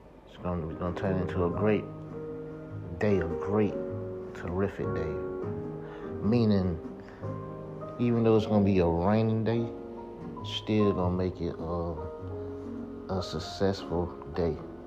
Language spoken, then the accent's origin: English; Georgia, United States; One time for ATL, one time for my hometown, South Georgia